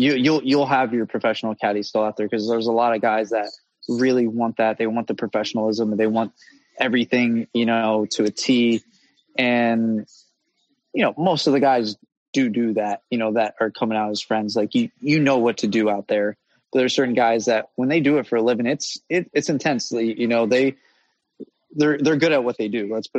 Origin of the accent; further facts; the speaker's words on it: United States; I never realized how lucky I was growing up in America.